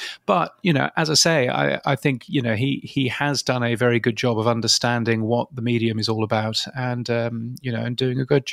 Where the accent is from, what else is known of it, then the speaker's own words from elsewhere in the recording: United Kingdom; moved away as an adult; now in Australia; Being a Brit, as you can tell, and moving here 5 or 6 years ago, gosh, you know, it's a different world.